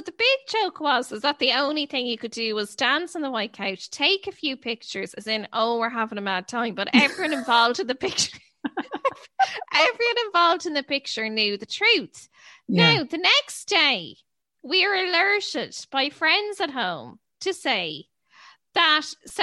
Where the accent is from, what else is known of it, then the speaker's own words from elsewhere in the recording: Ireland; like we're all skirting around the issue that we're from Ireland.